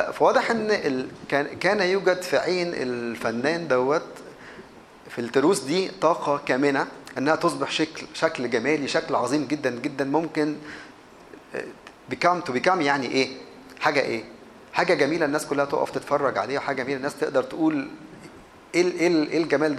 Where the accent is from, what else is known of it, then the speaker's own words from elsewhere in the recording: Egypt; عندنا في مصر في وكالة البلح الخردة دي.